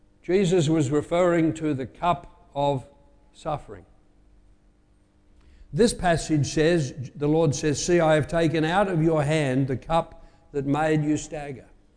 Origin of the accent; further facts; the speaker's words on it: Sydney, New South Wales, Australia; I grew up in Sydney to the sound of cicadas in the land.